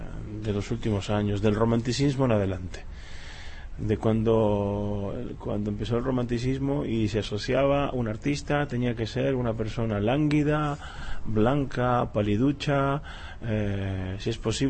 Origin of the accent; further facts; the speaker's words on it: Argentina; born there; soy argentino de nacimiento y mi abuelo era español y soy también español por adopción, con lo cual tuve la suerte de poder tener dos países